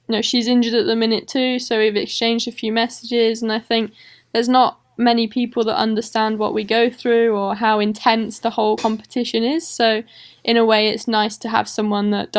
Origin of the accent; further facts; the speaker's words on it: United Kingdom; I'm British, so it seemed like the right move.